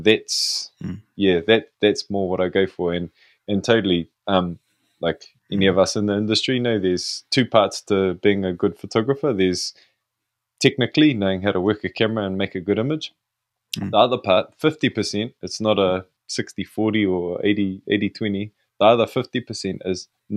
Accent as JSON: {"language": "English", "country": "New Zealand", "said": "as a Māori photographer, growing up in Te Ao Māori, I want us to reclaim our storytelling"}